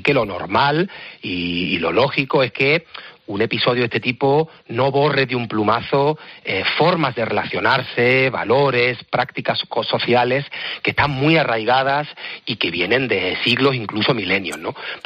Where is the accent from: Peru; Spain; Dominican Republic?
Spain; Seville, Andalusia; Yo soy de Sevilla